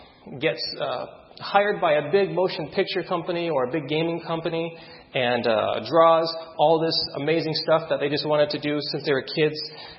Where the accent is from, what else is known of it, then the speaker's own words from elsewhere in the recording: Sacramento, California, United States; which wasn't too far from where I grew up in Sacramento area.